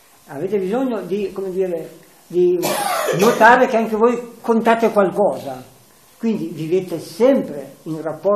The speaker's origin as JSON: {"language": "Italian", "town": "Como", "region": "Lombardy", "country": "Italy", "said": "in dialetto comasco, io sono di Como, in dialetto comasco"}